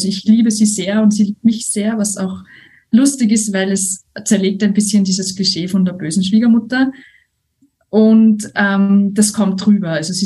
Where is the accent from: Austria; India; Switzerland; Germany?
Austria; Styria; accent: Styrian; Meine Muttersprache ist Deutsch, aber auch das Steirische.